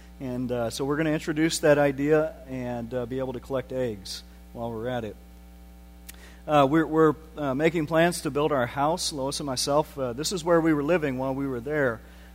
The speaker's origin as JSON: {"language": "English", "country": "United States", "said": "And I came in as an American, and I said, hold on, this is not very sanitary."}